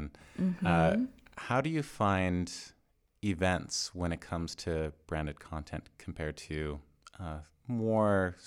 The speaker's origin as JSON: {"language": "English", "country": "Canada", "said": "So I'm Canadian."}